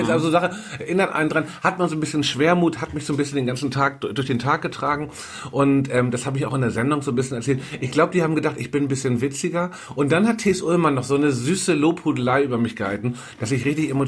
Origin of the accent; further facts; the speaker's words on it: Northern Germany, Germany; Ich bin ja Norddeutscher. Ich bin ja förmlich auf ein Krabbenbrötchen gezeugt worden.